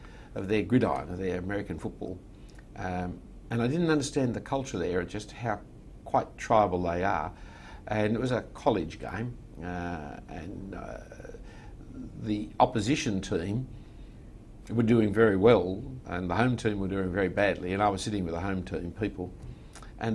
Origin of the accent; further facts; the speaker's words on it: Sydney, New South Wales, Australia; because I grew up in the Eastern Suburbs.